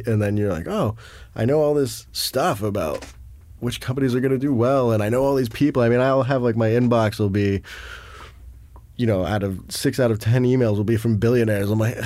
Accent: South Africa; hey, I'm from South Africa, too.

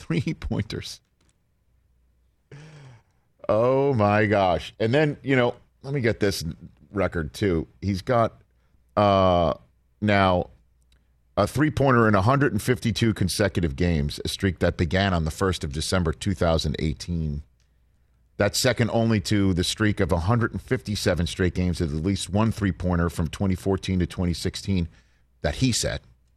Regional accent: New York, United States; Can't tell you, as a New Yorker, Madison Square Garden, where everybody gets booed

